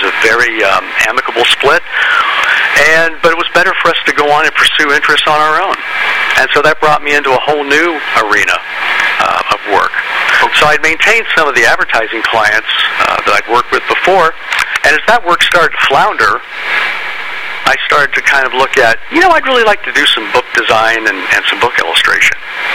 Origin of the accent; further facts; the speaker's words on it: New Albany, Ohio, United States; also born or lived in Columbus; Well, I'm from Columbus, Ohio. I was born in Columbus and raised in New Albany.